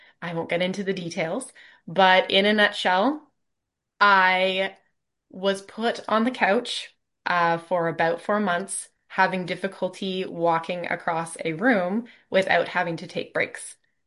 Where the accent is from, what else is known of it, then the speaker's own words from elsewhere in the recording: Canada; just as a Canadian fun interpretation of how the diaphragm and working with the sinus cavities kind of helps us put into perspective. I always relate it back to a Canadian winter.